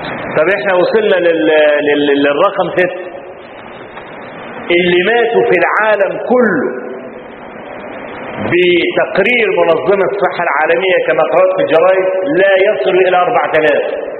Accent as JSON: {"language": "Arabic", "country": "Egypt", "said": "عندنا في مصر،"}